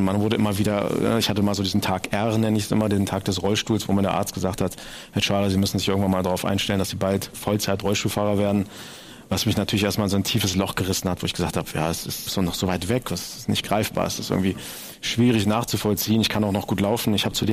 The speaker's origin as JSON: {"language": "German", "town": "Hildesheim", "region": "Lower Saxony", "country": "Germany", "tie": "born or raised there", "said": "Ich bin 1980 in Hildesheim geboren, also quasi 30 Kilometer von Hannover entfernt. Deswegen fühle ich mich hier auch so schön, so heimisch."}